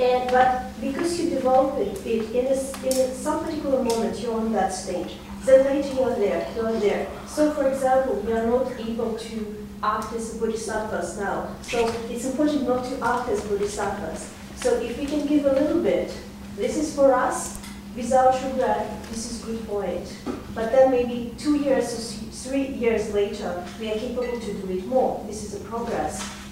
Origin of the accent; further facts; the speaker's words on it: Russia; because I'm originally from Russia, so I didn't grow up in that society.